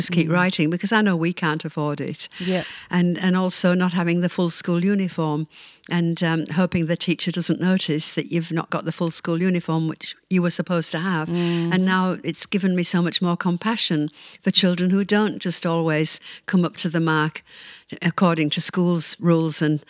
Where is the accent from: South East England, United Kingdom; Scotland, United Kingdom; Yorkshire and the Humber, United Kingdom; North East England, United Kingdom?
Yorkshire and the Humber, United Kingdom; York; also born or lived in London; when I was born, I was born in London because my father was in the army. But at the age of two, we moved back to York because he was a York man.